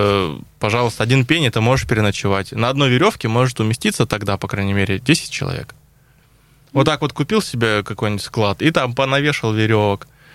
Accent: Anapa, Krasnodar Krai, Russia; Я как уроженец Анапы

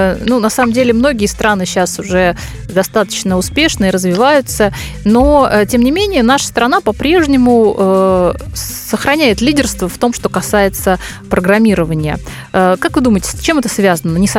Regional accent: Moscow, Russia; я из Москвы

